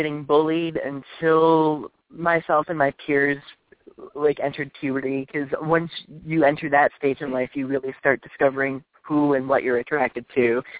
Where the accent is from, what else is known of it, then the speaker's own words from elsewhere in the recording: Michigan, United States; Well, I'm 25 years old. I'm a gay rights activist. I'm from Michigan, as stated before.